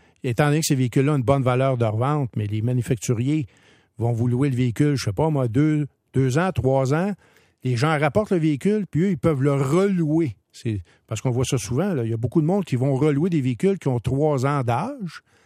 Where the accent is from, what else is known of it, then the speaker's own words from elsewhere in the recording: Quebec, Canada; Parce que c'est très populaire chez nous au Québec, les modèles à haillons.